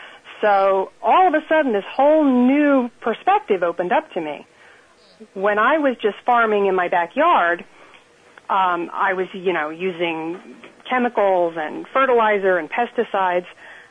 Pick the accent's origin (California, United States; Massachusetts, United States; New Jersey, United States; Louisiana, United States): New Jersey, United States; I'm from Jersey, so I love tomatoes. Jersey tomatoes are the best in the world.